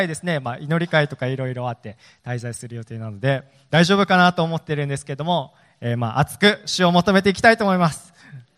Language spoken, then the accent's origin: Japanese; Okinawa, Japan; 沖縄から来ました。